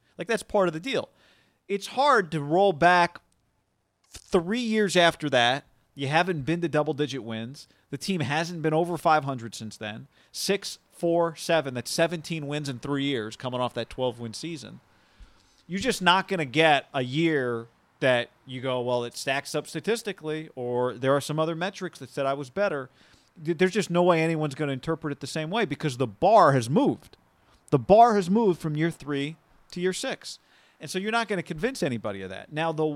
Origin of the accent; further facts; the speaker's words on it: Colorado, United States; Yeah, hey, I'm from Colorado. We got a road trip.